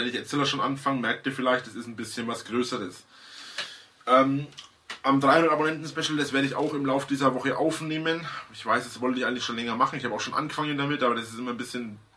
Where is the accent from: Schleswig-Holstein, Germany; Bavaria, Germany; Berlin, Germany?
Bavaria, Germany; accent: Franconian; Wenn ich aus Bayern bin, wenn ich Franke bin und ich spreche Fränkisch